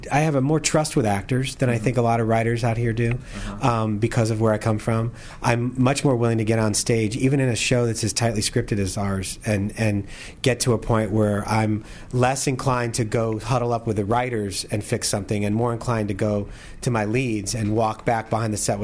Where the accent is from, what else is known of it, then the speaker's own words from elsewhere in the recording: Tucson, Arizona, United States; moved away as an adult; No, I grew up in Tucson, and I didn't want to have anything to do with winter or snow or nothing.